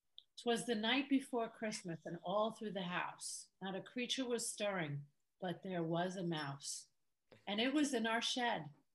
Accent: Ireland; I grew up in a house. We're from Ireland, Anish, and you think America's bad.

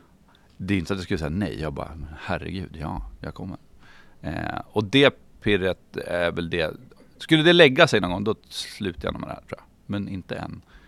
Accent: Bräcke, Jämtland County, Sweden; now in Umeå, Sweden; Men jag kommer ju också från Bräcke, mitt emellan Östersund och Sundsvall. Det är fortfarande hemma när jag väl kommer hem. Men nej, Umeå är mitt hem.

